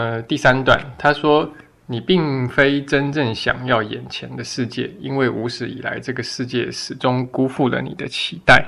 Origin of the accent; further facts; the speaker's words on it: China; 用我们中国人的成语来说